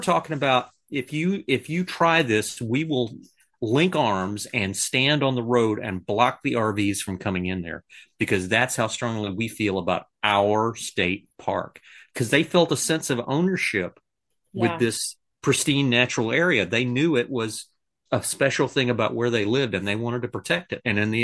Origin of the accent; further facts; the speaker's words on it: Pensacola, Florida, United States; I grew up in Pensacola. I didn't know anything at all about the rest of Florida.